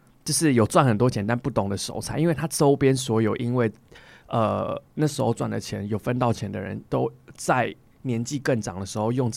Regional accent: central and southern Taiwan, Taiwan; 我们是中南部的那种 local。

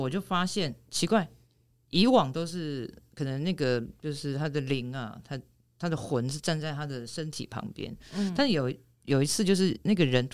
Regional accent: Taiwan; 这个就是很像我们台湾人常讲观落音

